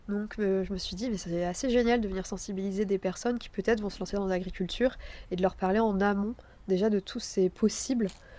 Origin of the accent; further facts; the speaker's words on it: Cherbourg, Normandy, France; je suis originaire de Cherbourg et je suis revenue m'y installer en tant qu'artisane dans le textile